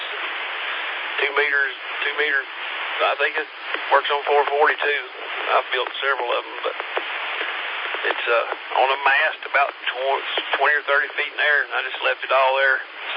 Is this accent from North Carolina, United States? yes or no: yes; North Carolina, United States; now in Hendersonville, United States; But I'm from Madison County, North Carolina, so I'm in Hendersonville right now.